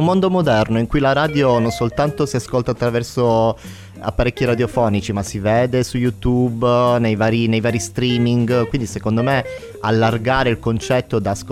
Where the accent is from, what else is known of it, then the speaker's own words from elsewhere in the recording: Calabria, Italy; moved away as an adult; also born or lived in Switzerland; now in Rome, Italy; Quindi sono un calabrese, in realtà nato in Svizzera, da figlio di emigrati, cresciuto in Calabria. A 18 anni mi sono trasferito a Roma per l'università